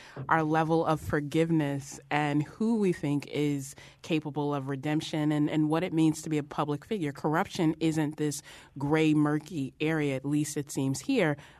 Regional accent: Virginia, United States; Well, I grew up in Virginia, very close to D.C.

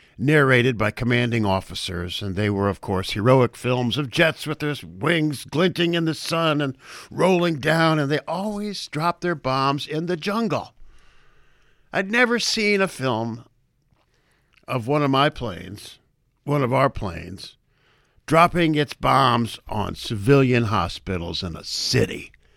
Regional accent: United States; And they saw I was from America, and there was this instinctive look of hatred and anger in their eyes.

